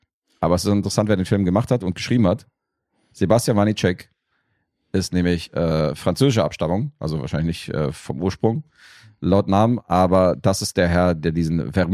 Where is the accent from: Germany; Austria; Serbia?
Serbia; Ja, von Gewalt sowieso als Serbe.